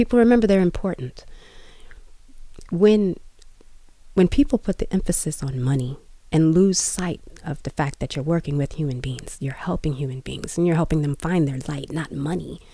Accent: Washington, District of Columbia, United States; I grew up in Washington, D.C. The monument, the museums and stuff are free.

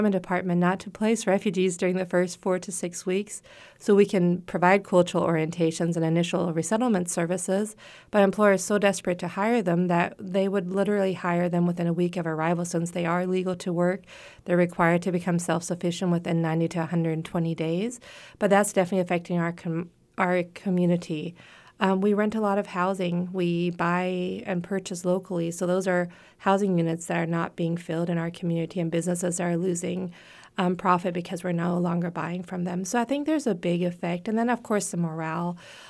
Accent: United States; which as an American makes me very sad because we're proud of our country.

